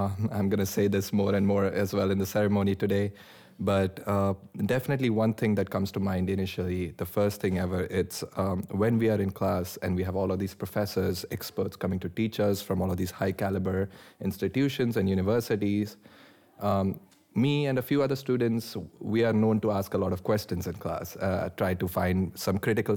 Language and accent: English; India; I come from India, so the perspective of a quote-unquote third world country